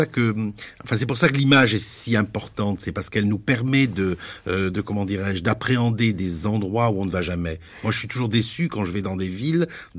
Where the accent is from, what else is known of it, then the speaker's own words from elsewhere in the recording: Provence-Alpes-Côte d'Azur, France; now in Paris, France; Je ne suis pas parisien, je venais de Provence.